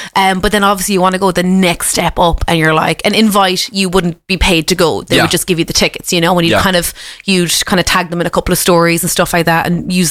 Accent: Munster, Ireland; I'm from Tipperary, so like, there's not a food scene around there.

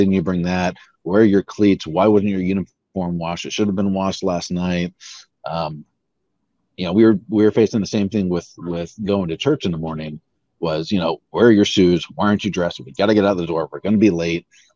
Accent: Florida, United States; luckily we're from Florida, so that's kind of accepted

